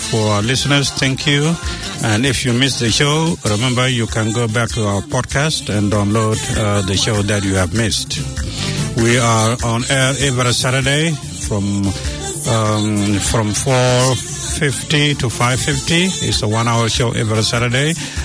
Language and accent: English; Sudan; I'm from Sudan originally